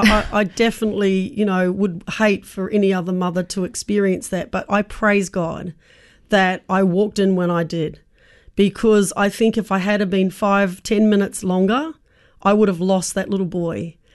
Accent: New Zealand; moved away; For me, in my case, I'm here from New Zealand, and so I had no family support here.

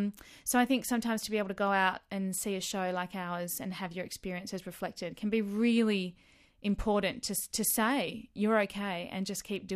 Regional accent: Western Australia, Australia; I grew up in Western Australia, where quite often it was really, really hot when we were kids.

